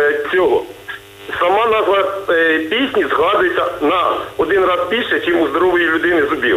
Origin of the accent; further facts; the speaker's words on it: Cherkasy Oblast, Ukraine; Я з Черкащини.